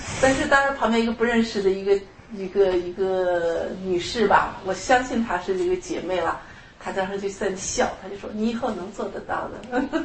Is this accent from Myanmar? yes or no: no; China; 实际上我们中国人很爱唱的样一首歌